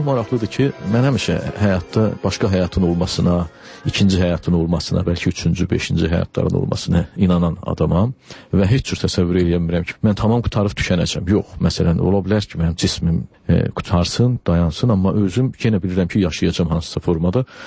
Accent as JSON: {"language": "Azerbaijani", "town": "Aghdam", "region": "Aghdam District", "country": "Azerbaijan"}